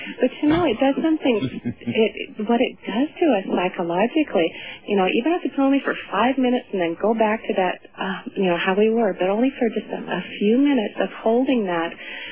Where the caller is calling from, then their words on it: Glenwood Springs, Colorado, United States; I'm calling from Glenwood Springs, Colorado.